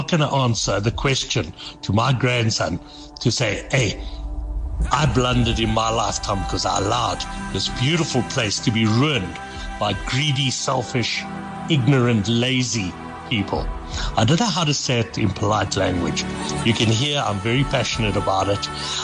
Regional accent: Mashonaland West, Zimbabwe; I grew up around Lake Chivera, and I used to go fishing

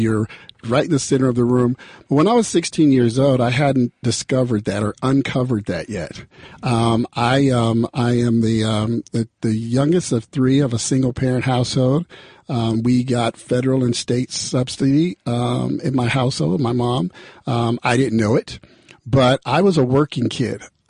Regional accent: Denver, Colorado, United States; So I grew up in the central part of the States. I grew up in Denver, Colorado. And, you know, it's an interesting piece because I went to college on the East Coast, at Hampton University in Virginia.

